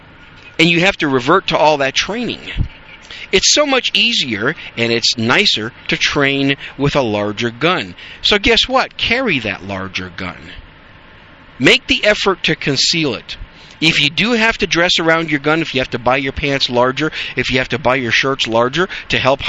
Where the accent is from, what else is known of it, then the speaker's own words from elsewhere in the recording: Wisconsin, United States; And it's not like when I grew up in Wisconsin, of course.